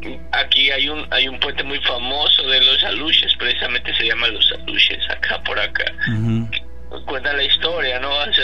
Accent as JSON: {"language": "Spanish", "region": "Puebla", "country": "Mexico", "said": "En Puebla hizo muy buenas obras porque nosotros somos poblanos."}